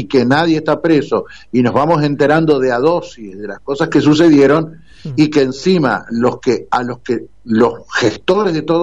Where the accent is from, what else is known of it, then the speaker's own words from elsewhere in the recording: Argentina; Y los necesitados de que nos den un poco de buen humor también somos el pueblo argentino